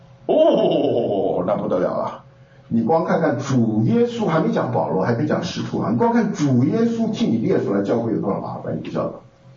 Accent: China; 我们中国人讲的恶搞就是这样子，对不对？

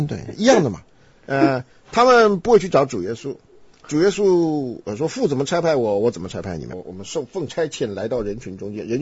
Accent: Taiwan; 那我是从台湾来的，我们台湾有台湾的辣味儿，但是跟正宗的四川的麻辣是味道不一样的

